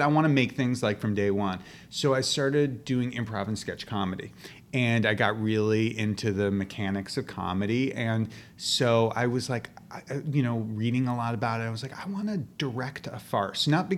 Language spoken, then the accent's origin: English; New York City, New York, United States; so I grew up in New York City, mm-hmm. and I saw some theater when I was a kid